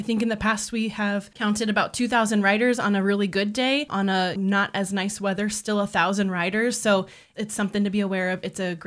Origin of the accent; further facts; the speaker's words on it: Des Moines, Iowa, United States; I grew up in Des Moines on Southwest 9th, and so very familiar with sirens growing up.